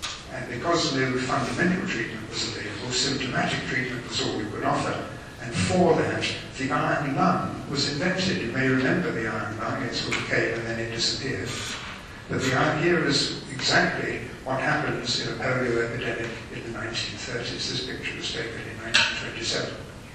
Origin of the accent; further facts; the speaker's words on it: London, United Kingdom; I remember as a schoolboy growing up in London, not many years after the Second World War had ended